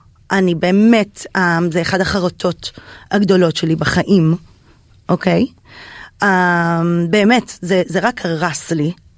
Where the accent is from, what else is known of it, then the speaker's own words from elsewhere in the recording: Los Angeles, California, United States; זאת אומרת שיום לפני, היא ב-LA, שזה הבית שלי. גדלתי שם 20 שנה.